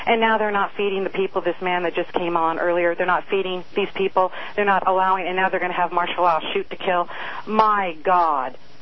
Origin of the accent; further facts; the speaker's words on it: San Diego, California, United States; I was raised in San Diego.